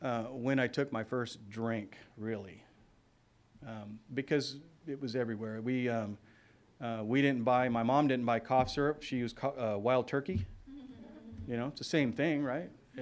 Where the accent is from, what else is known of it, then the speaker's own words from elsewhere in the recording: Oxnard, California, United States; born there; So I was born in Oxnard, California, which is in Ventura County, which is 60 miles north of Los Angeles and 60 miles south of Santa Barbara on the coastline.